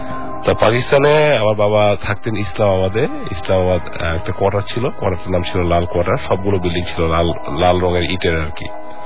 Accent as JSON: {"language": "Bangla", "town": "Comilla", "region": "Chittagong Division", "country": "Bangladesh", "said": "আমাদের দেশের বাড়ি কুমিল্লা।"}